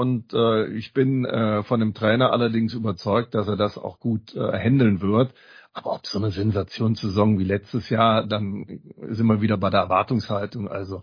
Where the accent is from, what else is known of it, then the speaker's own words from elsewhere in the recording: Cologne, North Rhine-Westphalia, Germany; Da guckt man ja als Kölner auch nicht so gerne hin